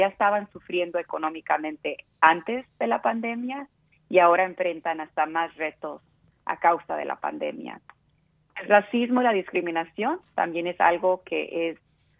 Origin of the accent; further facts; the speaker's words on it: Huntington Park, California, United States; Crecí en Huntington Park, que es una ciudad en Los Ángeles, en el condado de Los Ángeles, que es la mayoría de la comunidad es inmigrante, de inmigrantes de México, de Centroamérica, de otras partes de Latinoamérica.